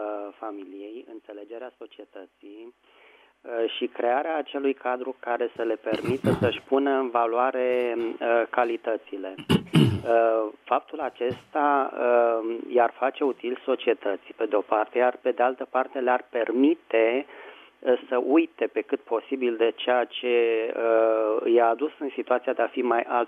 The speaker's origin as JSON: {"language": "Romanian", "region": "Bucharest", "country": "Romania", "said": "din București."}